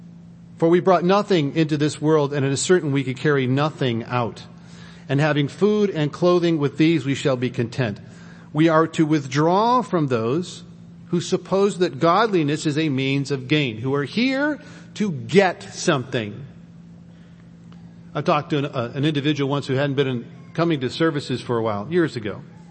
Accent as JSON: {"language": "English", "town": "Chicago", "region": "Illinois", "country": "United States", "moved": "yes", "said": "I've been 5 years removed from Chicago, but I can still sound like I'm from Chicago."}